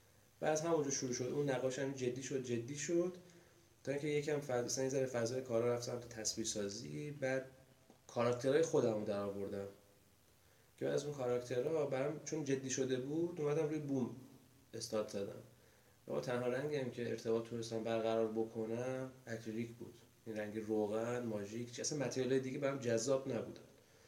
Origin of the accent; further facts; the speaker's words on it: Borujerd, Lorestan, Iran; born there; من متولد، من در واقع متولد بروجردم، ولی به خاطر اینکه اون زمان جنگ بود و اون بیمارستانی که من توش به دنیا اومدم کلا تخریب شد با بمباران، شناسنامه منو از تهران گرفتن